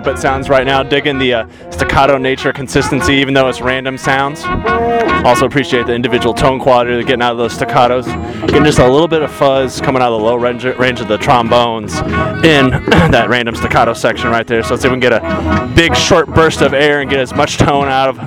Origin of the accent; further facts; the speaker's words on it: St. Louis, Missouri, United States; I come to you from St. Louis, Missouri, and I'm a part of the Central States Judges Association panel